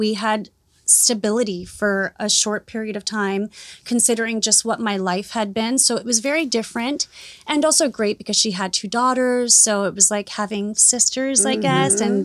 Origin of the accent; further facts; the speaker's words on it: New York City, New York, United States; And also growing up in New York City, there's so much there.